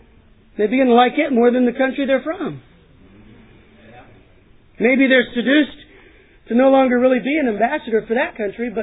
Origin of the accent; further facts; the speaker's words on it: United States; We believe, because we're from America, that our purpose here is the pursuit of happiness.